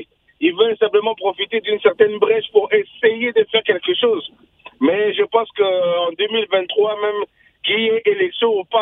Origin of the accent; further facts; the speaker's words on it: DR Congo; je suis congolais et en tant que congolais, quand je vois quelque chose ne va pas, je dois le dire.